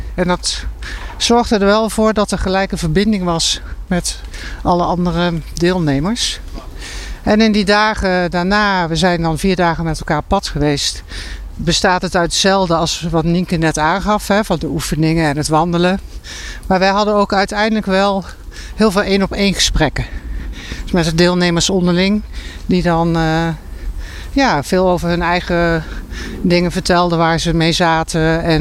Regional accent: Zaltbommel, Gelderland, Netherlands; Ja, ik kom natuurlijk wel uit Zaltbommel, dat is de omgeving in Rossum.

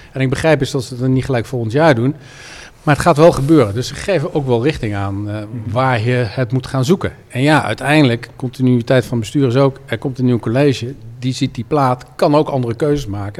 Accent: Amsterdam, North Holland, Netherlands; Maar ik kom uit Amsterdam, hè.

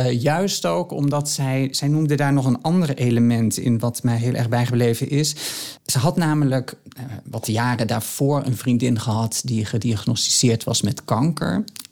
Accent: Netherlands; Het zegt iets over hoe wij daarmee omgaan als Nederlanders.

